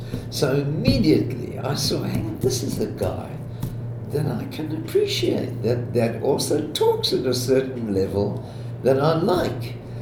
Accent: South Africa; also born or lived in Israel; And I'm from South Africa and Israel, where the sun shines.

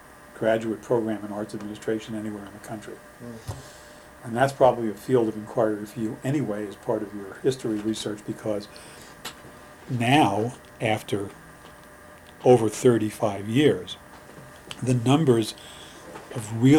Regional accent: New York City, New York, United States; I grew up in here in New York. I don't think I want to stay in the city anymore.

